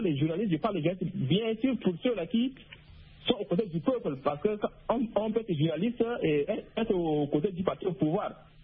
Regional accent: Chad; now in Maroua, Cameroon; Et même si je suis à Maroua, je suis d'abord tchadien, je viens du Tchad.

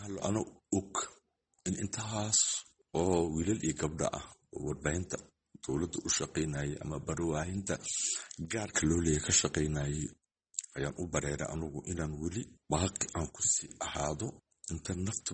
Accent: Mogadishu, Banaadir, Somalia; muqdisho aan jooga muqdisho aan ku dhashay

